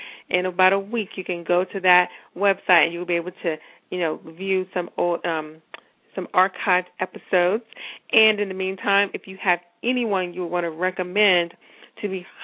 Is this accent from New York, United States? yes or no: no; Mississippi, United States; now in Virginia, United States; my parents were far away because I'm from Mississippi. We moved to Virginia from Mississippi.